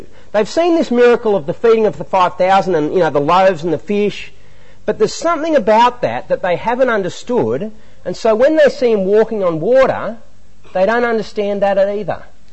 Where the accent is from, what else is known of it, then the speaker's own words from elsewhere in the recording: Queanbeyan, New South Wales, Australia; Queanbeyan Olympic Pool, at my hometown in Queanbeyan